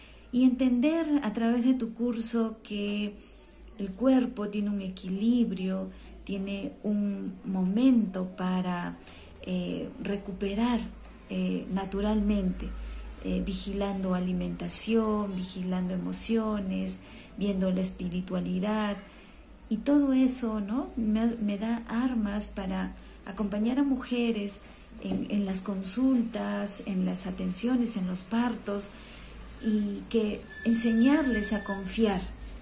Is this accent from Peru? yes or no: yes; Peru